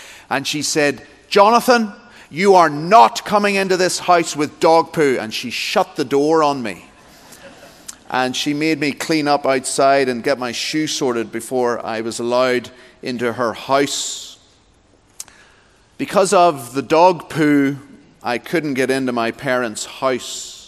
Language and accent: English; Texas, United States; you can hear that I'm not from around here, I'm from Texas.